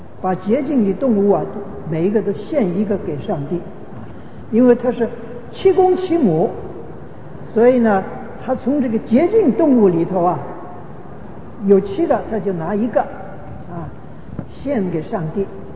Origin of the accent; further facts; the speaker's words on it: Guangdong, China; 我们广东人的对这个文字的这个发音呢，是保持着这个古代的发音。